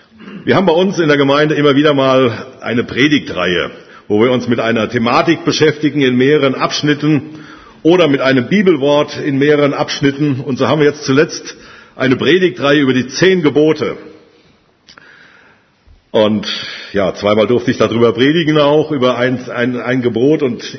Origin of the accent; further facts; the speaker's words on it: Dorsten, North Rhine-Westphalia, Germany; Ich komme aus Dorsten-Wulfen. Das Stadt Dorsten kennt vielleicht der eine oder andere noch, im nördlichen Ruhrgebiet gelegen, aber das Dorf Wulfen ist so 9 Kilometer nochmal nördlich davon, also schon im Münsterland.